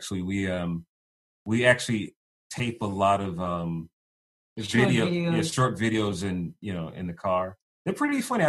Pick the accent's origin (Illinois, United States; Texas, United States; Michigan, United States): Illinois, United States; Chicago; Well, for me, Chicago's home.